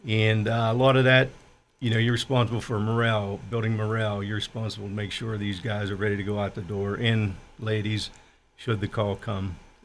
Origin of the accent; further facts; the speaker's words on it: Pittsburgh, Pennsylvania, United States; Born and raised in Pittsburgh, obviously Allegheny County.